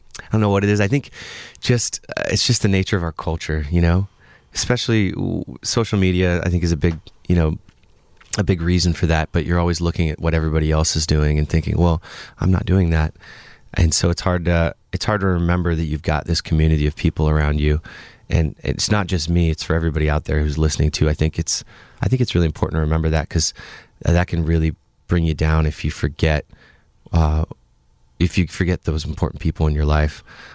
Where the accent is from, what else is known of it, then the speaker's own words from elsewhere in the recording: Bellingham, Washington, United States; Even Bellingham was like, since I grew up outside of Bellingham, was kind of a bigger place.